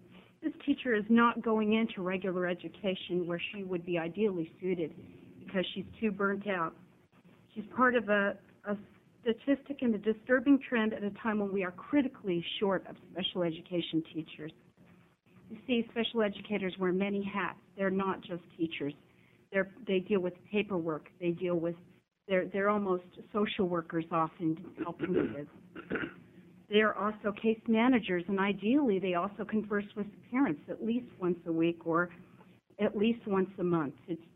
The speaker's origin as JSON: {"language": "English", "town": "Wilsonville", "region": "Oregon", "country": "United States", "said": "I'm from Wilsonville."}